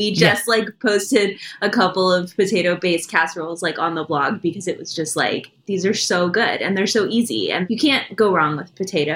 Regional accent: Idaho, United States; now in Los Angeles, United States; You know, I'm from Idaho, so it's very meat and potatoes, lots of meatloaf and potato recipes.

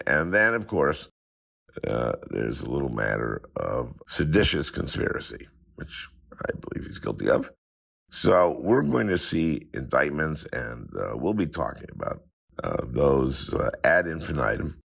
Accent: Minnesota, United States; I grew up in Minnesota in a small town right next to Lake Wobegon.

